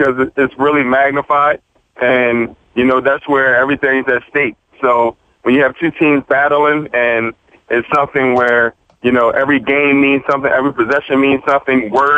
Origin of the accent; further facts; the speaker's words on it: United States; And I'm American myself, but I was pissed off